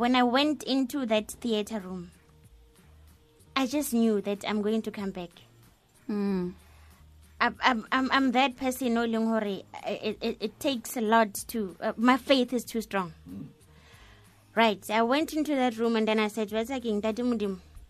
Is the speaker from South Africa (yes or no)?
yes; Soweto, Gauteng, South Africa; I'm from Dobsonville, Soweto.